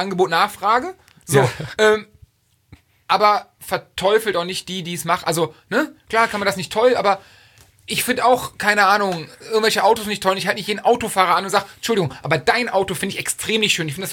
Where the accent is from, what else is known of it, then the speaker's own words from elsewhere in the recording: North Rhine-Westphalia, Germany; Ich komme aus der Ecke von Köln